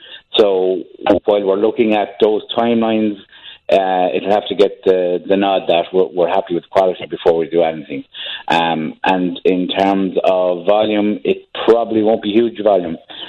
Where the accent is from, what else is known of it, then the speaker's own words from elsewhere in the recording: Kilkenny, Leinster, Ireland; and I'm from Kilkenny, which is just over the border here from Waterford.